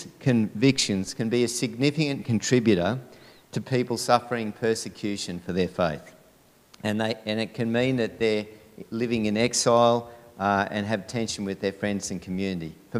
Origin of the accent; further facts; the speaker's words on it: Queensland, Australia; born north of the border in Queensland, and so that's always stuck with me. And so even though I've been in New South Wales for 30 years, I still feel as a Queenslander does